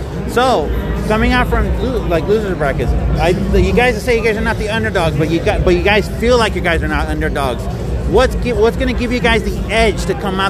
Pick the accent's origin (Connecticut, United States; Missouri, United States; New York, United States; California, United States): California, United States; San Diego; look, I'm from San Diego. You know, we never had a winner here